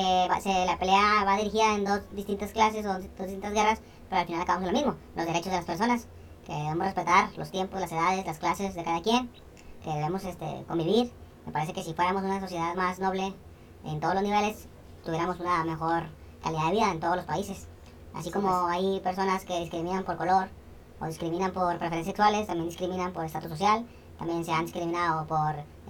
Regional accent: Spain; Yo vengo de España, yo no tengo ningún problema por estar acá, tío.

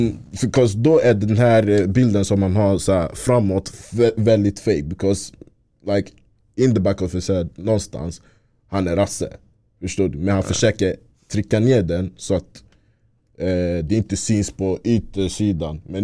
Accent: Ghana; Så han stoppade mig, så han bara, hej du, vart är du ifrån? Så, så jag bara, Ghana.

